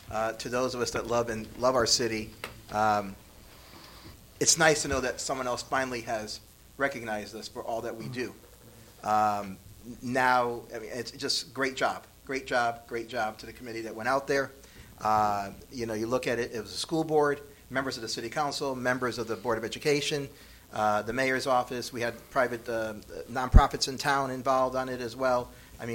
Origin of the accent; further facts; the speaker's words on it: New Britain, Connecticut, United States; And I said, honey, I'm not from West Hartford. I'm from New Britain.